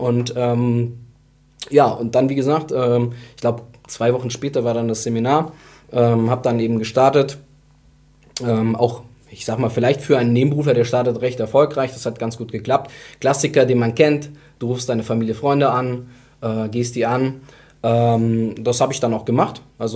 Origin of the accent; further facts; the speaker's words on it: Baden-Württemberg, Germany; now in Düsseldorf, Germany; 2014 vom Schwarzwald, also ich komme ursprünglich aus dem Süden, bin dann eben in Schwarzwald, vom Schwarzwald nach Düsseldorf im Ursprung gezogen